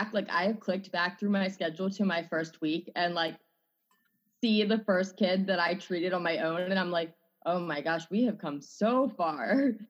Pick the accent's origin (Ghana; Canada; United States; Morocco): United States; Maryland; I grew up in Maryland and graduated last May with my master's in occupational therapy and moved to North Carolina